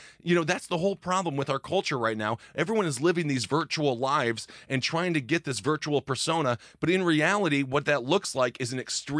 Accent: Midwest, United States; I mean, I'm from the Midwest.

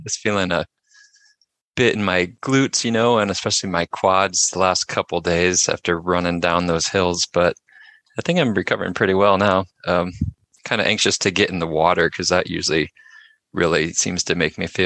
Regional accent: Iowa, United States; now in Minnesota, United States; I live in Minnesota in the United States. I'm from Iowa originally, just south of here

